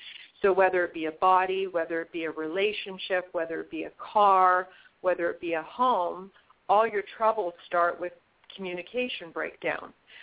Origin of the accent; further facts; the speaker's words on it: Winnipeg, Manitoba, Canada; now in United States; I'm originally from Canada, and I'm from Winnipeg, Manitoba, which is one of the coldest places on the planet and probably one of the most extreme places.